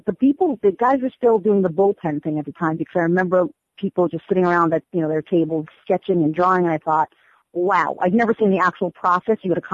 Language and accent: English; New York City, New York, United States; growing up in New York, I had, I was very lucky because, you know, the big two at the time